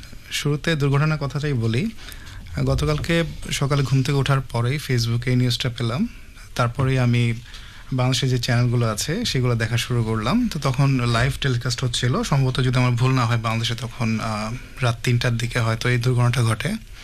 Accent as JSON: {"language": "Bangla", "town": "Chirang", "region": "Assam", "country": "India", "said": "বাংলাদেশ আসলে চিরং থেকে এসেছি, তো এখানে এসে দেখলাম যে চিরংয়ের সাথে যথেষ্ট মিল। আমাদের চিরং যেমন ধরেন আপনার পাহাড় নদী, তারপর উঁচু নিচু রাস্তা, এই ধরনের।"}